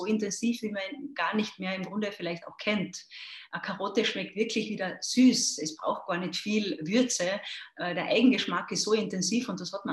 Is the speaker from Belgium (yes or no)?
no; Carinthia, Austria; accent: Carinthian; Man ist wahrscheinlich nicht überhörbar, dass mein Kärntner Dialekt etwas noch vorschlägt